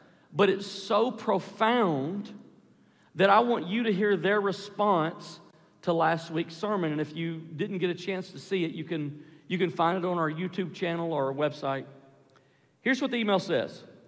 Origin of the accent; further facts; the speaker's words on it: United States; It's the product of my upbringing, and I guess, based on your sermon today, being an American.